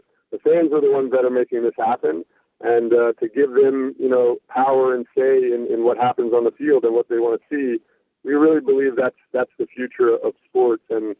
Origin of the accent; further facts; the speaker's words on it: Texas, United States; born there; My parents met at WVU, and I was born in Texas.